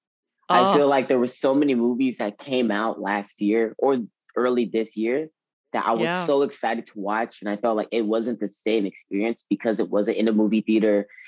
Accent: Los Angeles, California, United States; I'm born and raised in Los Angeles. So I basically grew up within the entertainment industry.

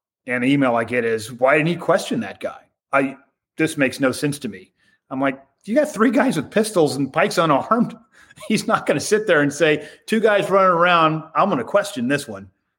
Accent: United States; I couldn't get in because I'm American.

